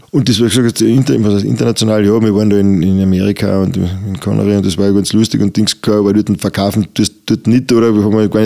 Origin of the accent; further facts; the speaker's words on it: Carinthia, Austria; wie viele hunderte Nächtigungen bei uns in Kärnten, die extra herfahren